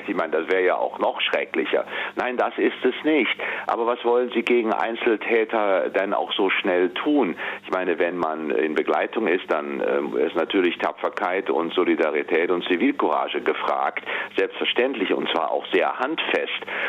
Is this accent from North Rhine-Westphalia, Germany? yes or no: yes; Cologne, North Rhine-Westphalia, Germany; als Kölner denkt man natürlich, man ist in einer etwas toleranteren und offeneren Stadt.